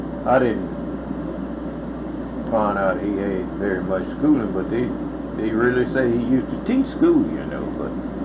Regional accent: Birmingham, Alabama, United States; I come from Birmingham, and I come around the Mobile side

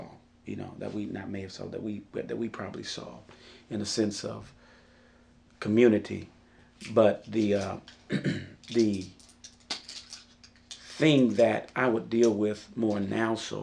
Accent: Roswell, United States; my experience from growing up in Roswell is that, you know, from a black community perspective, no, we were not divided

